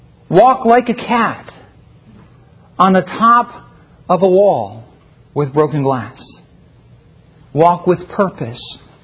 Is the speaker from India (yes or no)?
no; Philippines; Many of you know that I grew up in the Philippines. Much of my time that I spent in the Philippines was out in the mountains, in the jungle with the natives.